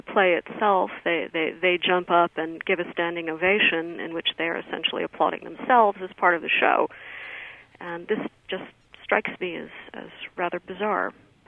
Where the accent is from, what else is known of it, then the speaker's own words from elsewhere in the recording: New York, United States; Well, certainly speaking as a New Yorker, I can't get into a theater.